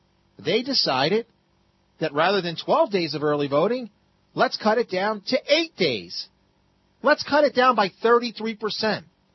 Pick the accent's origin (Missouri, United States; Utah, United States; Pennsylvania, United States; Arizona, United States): Pennsylvania, United States; And in my home state of Pennsylvania, they looked at the data and they saw that minorities tend to vote early voting.